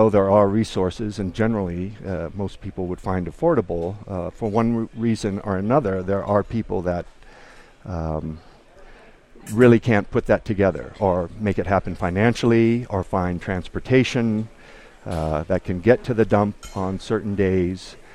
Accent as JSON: {"language": "English", "region": "Ohio", "country": "United States", "tie": "born or raised there", "said": "And growing up in Ohio, there were certain practices that were similar."}